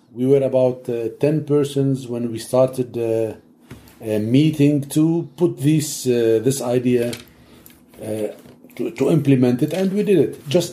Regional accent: Abbasiyeh, South Governorate, Lebanon; And that's what I did with a group of friends at Abbasi, my hometown.

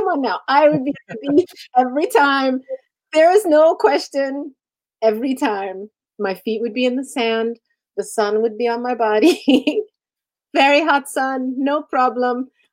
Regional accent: Alexandria, Alexandria Governorate, Egypt; Alexandria.

